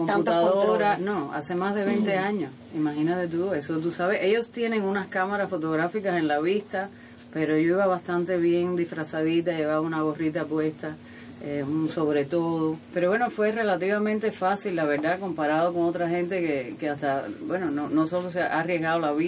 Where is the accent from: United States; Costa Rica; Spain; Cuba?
Cuba; moved away; mientras estaba en Cuba trataba de negarlo. Y desde que salí de Cuba, pues, lo asumí.